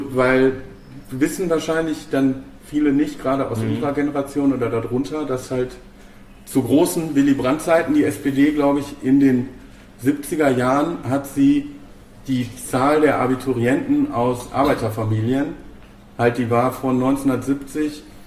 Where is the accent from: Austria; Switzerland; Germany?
Germany; Bochum, North Rhine-Westphalia; ich bin im Bochumer Süden groß geworden und war da so mehr oder weniger das einzige Ausländerkind in der Stufe.